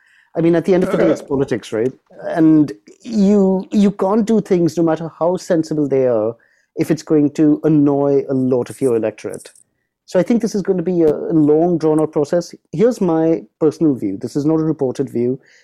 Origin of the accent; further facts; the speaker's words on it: United Kingdom; If I go in there as a Brit with my NHS app